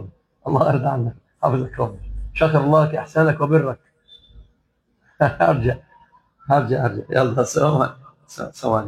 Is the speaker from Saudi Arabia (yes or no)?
no; Dubai, United Arab Emirates; أنا آسف جدا يا جماعة، أنا من دبي